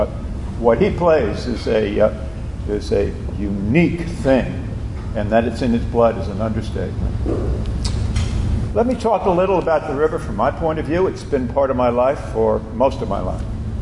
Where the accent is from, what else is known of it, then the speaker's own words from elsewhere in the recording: New Jersey, United States; I come from New Jersey. New Jersey.